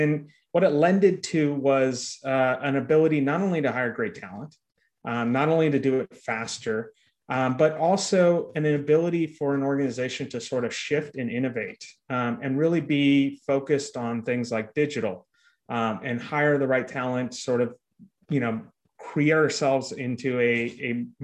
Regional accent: California, United States; also born or lived in Washington, D.C.; I was born in Washington, D.C., but I've grown up pretty much my whole life in the Bay Area. So I'm a, you know, I think 37-year native of the Bay Area in California.

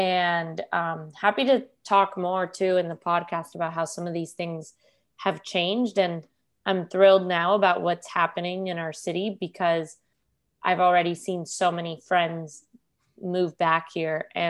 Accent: Miami, Florida, United States; So I'm born and raised in Miami, Cuban immigrant parents. I went to University of Florida.

